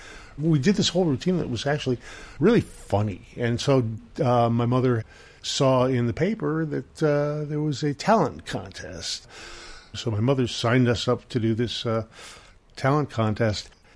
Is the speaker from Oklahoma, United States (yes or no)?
no; New Hampshire, United States; I was on the ski team because I grew up in New Hampshire and, you know, had my first pair of skis when I was 3 years old.